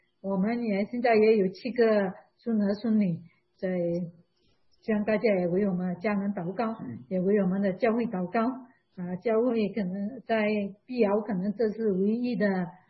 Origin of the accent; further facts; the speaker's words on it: Malaysia; moved away as an adult; 我们是马来西亚人，在16年前上帝呼召我们来了这里